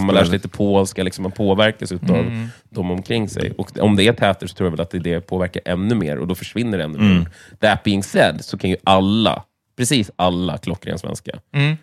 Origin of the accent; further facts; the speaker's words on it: Vallentuna, Stockholm County, Sweden; also born or lived in Danderyd / Täby; Och sen så från 1-6 bodde jag i Täby. Och sen flyttade vi till Vallentuna.